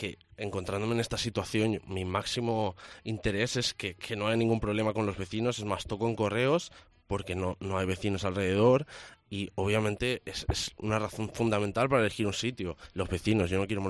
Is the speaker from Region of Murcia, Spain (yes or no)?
no; Valencian Community, Spain; Sí, soy valenciano.